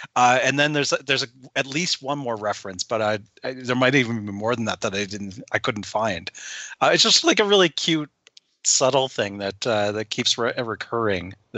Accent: United States; I grew up near the Canadian border

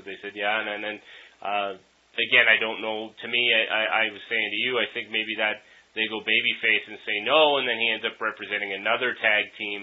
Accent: Columbus, Ohio, United States; I'm from Columbus, Ohio.

